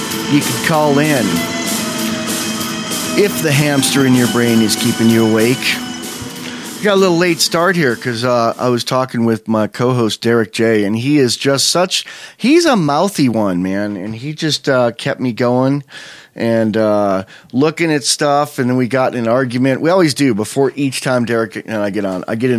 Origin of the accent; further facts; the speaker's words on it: California, United States; Yeah, I'll take a hug, man. I'm from California.